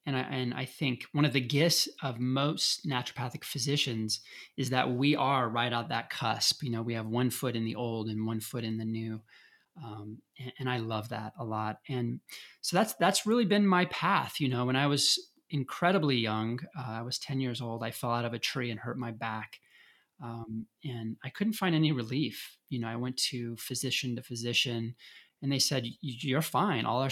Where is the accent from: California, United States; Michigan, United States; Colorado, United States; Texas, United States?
Colorado, United States; You know, I grew up in Colorado and worked at some of the first health food stores in America and really plugged into botanicals, dietary supplements at a very young age.